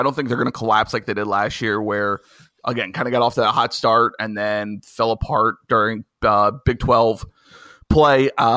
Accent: York, Pennsylvania, United States; I got towed home to my hometown of York, Pennsylvania, 3.5 hours, twice, 2 times in a row.

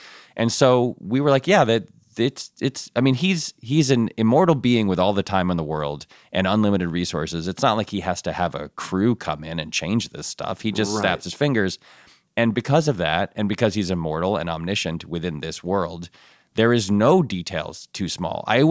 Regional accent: Ann Arbor, Michigan, United States; born there; I'm a Michigan fan. I was born in Ann Arbor.

